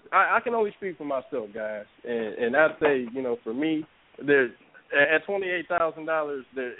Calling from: Detroit, Michigan, United States; I'm calling from the metropolitan area of Detroit, Michigan.

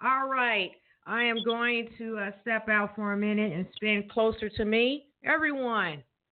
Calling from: Evansville, Indiana, United States; I am calling in from Evansville, Indiana.

